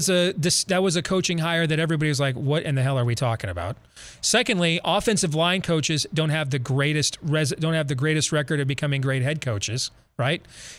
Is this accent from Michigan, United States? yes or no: yes; Michigan, United States; I mean, I grew up in West Michigan.